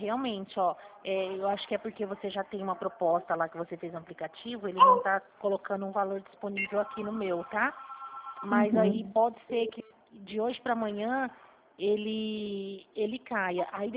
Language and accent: Portuguese; São Paulo, Brazil; Eu sou do estado de São Paulo.